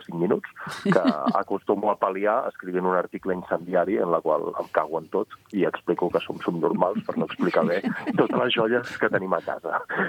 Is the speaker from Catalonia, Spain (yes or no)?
yes; Pla del Penedès, Catalonia, Spain; jo sóc del Pla i és la meva comarca i sóc en aquest sentit un xovinista penedesenc aplicat al món del vi